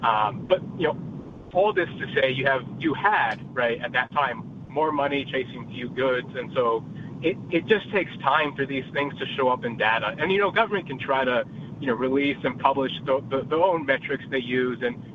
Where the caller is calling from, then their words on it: Virginia, United States; Hi, yes, I'm calling in from Virginia, and I'm actually driving back home